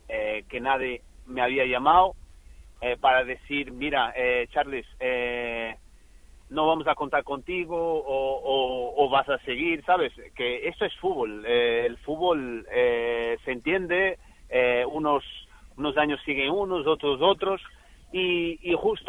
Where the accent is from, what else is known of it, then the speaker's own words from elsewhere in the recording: Porto, Norte, Portugal; Spanish is a second language; Soy de Oporto, ¿no? Vivo cerca de Oporto y quería estar más cerca de casa ya.